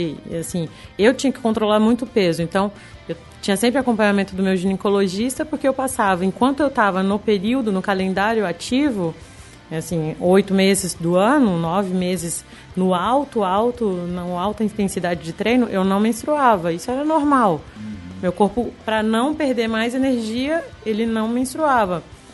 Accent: Brasília, Federal District, Brazil; now in Rio de Janeiro, Brazil; quando eu saí de Brasília para vir para o Rio, eu vim sozinha. Então, eu já me afastei da minha família desde então.

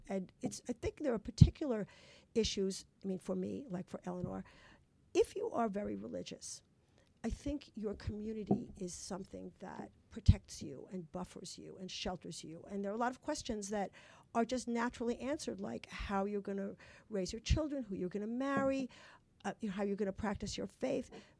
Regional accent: Brooklyn, New York, United States; the Christians I knew growing up in Brooklyn were Irish Catholics or Italian Catholics.

